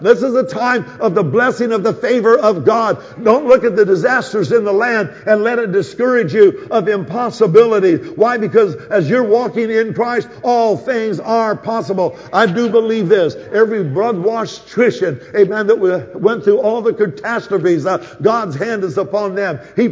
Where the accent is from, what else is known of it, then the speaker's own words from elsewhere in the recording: Colorado, United States; also born or lived in Indiana / Florida / Arizona; I was born and raised in Colorado. I'm a Coloradian, actually.